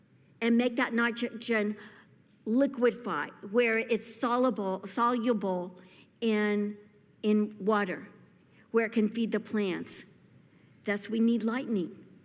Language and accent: English; Missouri, United States; Originally, I grew up in Missouri, and we had storms.